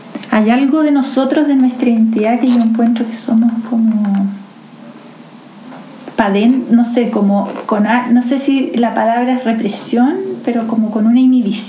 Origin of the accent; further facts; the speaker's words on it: Chile; yo pensé en la identidad de nosotros, de los chilenos.